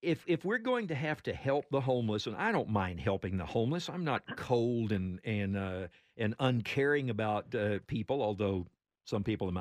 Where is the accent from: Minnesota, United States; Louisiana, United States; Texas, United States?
Texas, United States; Temple; And it's certainly something that the Salvation Army, in my hometown, Temple, Texas, beautiful town.